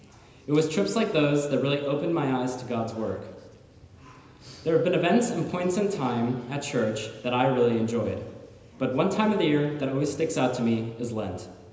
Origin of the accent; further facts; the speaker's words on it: Erlangen, Bavaria, Germany; born there; English is a second language; I was born in Erlangen, Germany on January 11th, 2003.